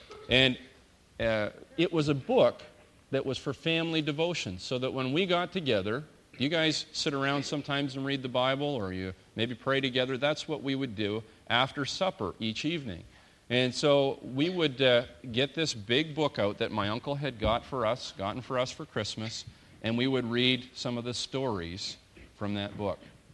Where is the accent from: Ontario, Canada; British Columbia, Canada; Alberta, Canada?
Ontario, Canada; Owen Sound; I'm not. I was raised in Owen Sound.